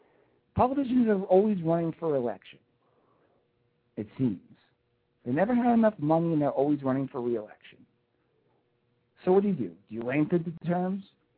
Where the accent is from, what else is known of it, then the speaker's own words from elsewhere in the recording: Texas, United States; I can play the Texas two-step as well as you can. And I'm from Texas, right?